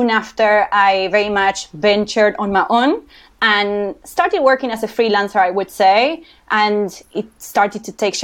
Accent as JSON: {"language": "English", "country": "Uruguay", "accent": "Spanish", "second_language": "English", "moved": "as an adult", "lives_now": "South Africa", "said": "you can tell I have an accent. So I have a Spanish accent. I come from Uruguay, but I have been now in South Africa for about 10 years."}